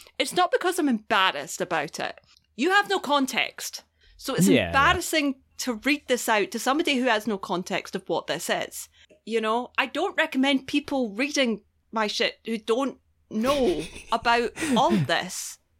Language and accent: English; United Kingdom; But remember, we're British, so I don't know where or when it's ever aired here.